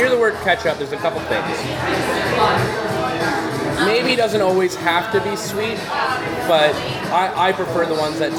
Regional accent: Midwest, United States; We grew up here in the Midwest on, you know, I'm going to vastly generalize for all of you, so deal with it.

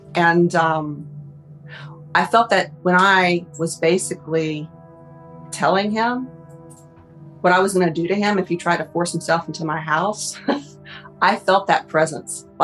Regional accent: Tennessee, United States; And that is the legend that we know, that I grew up hearing in Tennessee.

